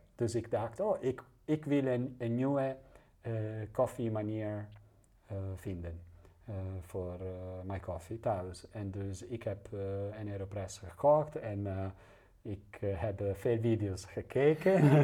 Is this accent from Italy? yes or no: yes; Italy; Dutch is a second language; Als een Italiaans, dat is eigenlijk niet toegestaan.